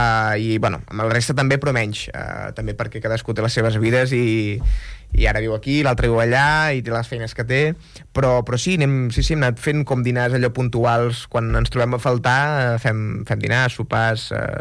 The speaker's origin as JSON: {"language": "Catalan", "town": "Girona", "region": "Catalonia", "country": "Spain", "said": "era de Girona, jo soc de Girona, de fet"}